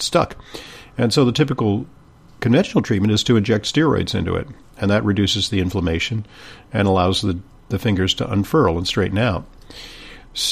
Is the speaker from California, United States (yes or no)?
yes; Santa Monica, California, United States; Steve's a guy that I grew up with in Santa Monica, California.